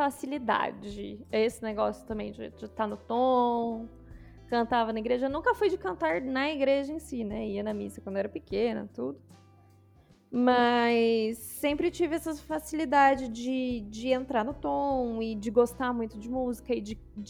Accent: Leme, São Paulo, Brazil; com 13 anos eu entrei no coral municipal da minha cidade natal, que é Leme.

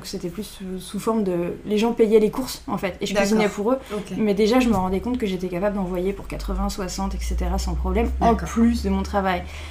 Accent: Le Bourgneuf-la-Forêt, Pays de la Loire, France; Alors j'ai toujours été en Mayenne. J'ai grandi au Bourgneuf-la-Forêt jusqu'à mes 18 ans.

